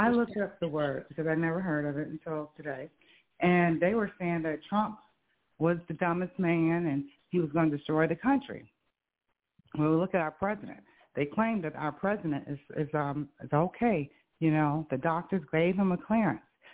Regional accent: United States; we as Americans, because we are an American, okay?

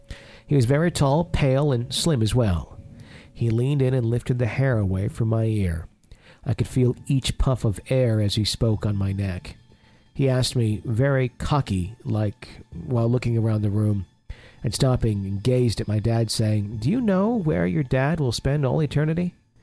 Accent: Texas, United States; I'm 23 years old and I'm from Texas.

